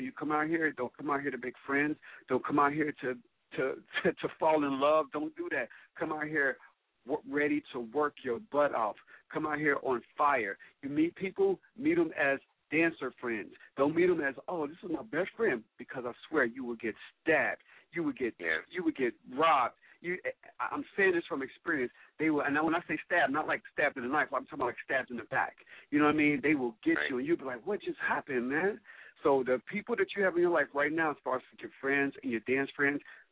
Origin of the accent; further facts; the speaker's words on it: Cincinnati, Ohio, United States; now in Los Angeles, United States; And I'm from Cincinnati.